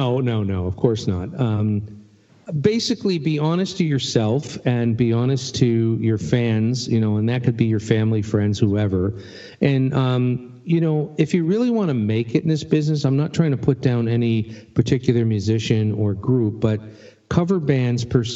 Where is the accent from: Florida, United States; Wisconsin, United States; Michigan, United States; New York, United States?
New York, United States; now in Canada; I'm born and bred in New York.